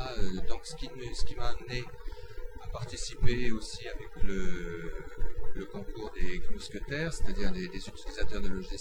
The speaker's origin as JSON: {"language": "French", "region": "Occitanie", "country": "France", "said": "Je suis le local de l'épreuve, puisque je suis du Gers. Je travaille à Auch"}